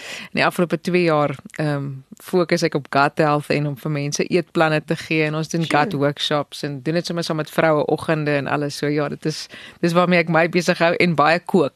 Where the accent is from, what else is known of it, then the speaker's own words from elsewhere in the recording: Western Cape, South Africa; ek is mos daar van die Kaap af, so is altyd vir my lekker om te sê, ek is van daar af, want ek geniet het baie om daar te woon.